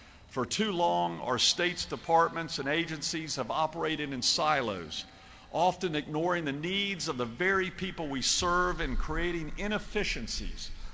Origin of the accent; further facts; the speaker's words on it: Charlotte, North Carolina, United States; especially in my hometown of Charlotte.